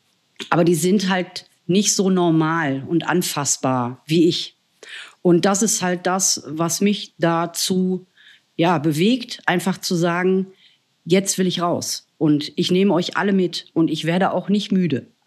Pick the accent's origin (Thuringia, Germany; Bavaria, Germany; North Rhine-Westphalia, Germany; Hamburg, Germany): North Rhine-Westphalia, Germany; Essen; Also ich komme ja ursprünglich aus Großstadt Essen, aber halt am Randgebiet wohne ich.